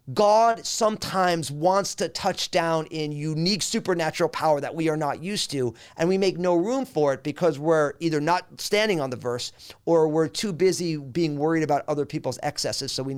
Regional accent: New Jersey, United States; also born or lived in California; I moved to my home state of New Jersey from California

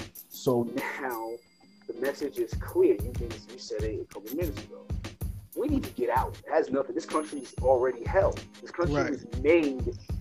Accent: New York, United States; Like, I'm from New York.

